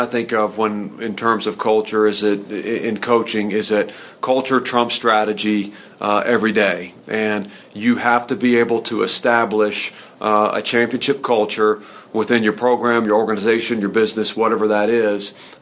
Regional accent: Abilene, Texas, United States; My background, I grew up in Abilene, Texas, in a West Texas town, and went to Hardin-Simmons University there in Abilene

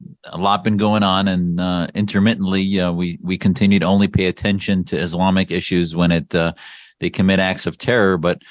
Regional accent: Wisconsin, United States; now in Phoenix, United States; In Phoenix, Arizona. I grew up in Wisconsin originally. My family's from Syria.

